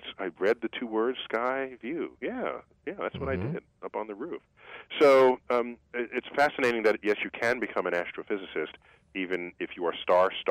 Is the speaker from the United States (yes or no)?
yes; New York City, New York, United States; Yeah, I mean, I'm a city kid. In fact, I grew up in New York City, where the night sky, like I said, is a kind of a rare commodity.